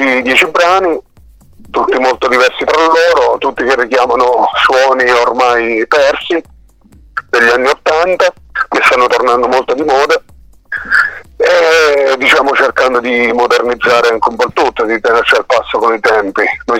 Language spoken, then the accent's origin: Italian; Pineto, Abruzzo, Italy; io sono di Pineto in Abruzzo